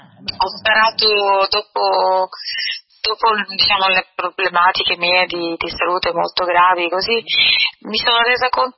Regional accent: Sicily, Italy; Assolutamente sì, perché io sono proprio siciliana nell'anima, nel cuore, nel modo di essere

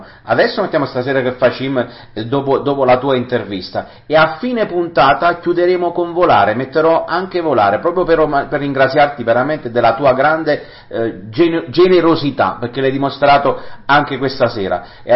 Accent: Molise, Italy; Guarda, io sono molisano

